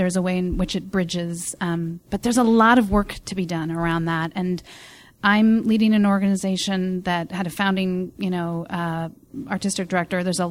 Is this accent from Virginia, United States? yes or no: no; Portland, Oregon, United States; I grew up in Portland